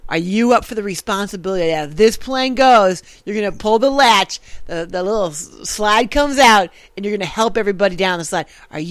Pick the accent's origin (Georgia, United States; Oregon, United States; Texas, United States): Texas, United States; We're from Texas. We help each other.